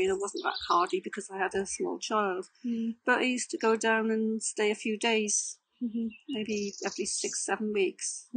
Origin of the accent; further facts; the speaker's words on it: Wales, United Kingdom; despite being Welsh, I don't have a good singing voice.